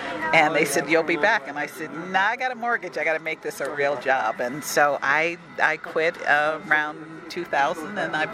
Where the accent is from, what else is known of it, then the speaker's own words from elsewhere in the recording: Ohio, United States; now in Kansas City, United States; Okay, I'm originally from Ohio. I'm currently living in Kansas City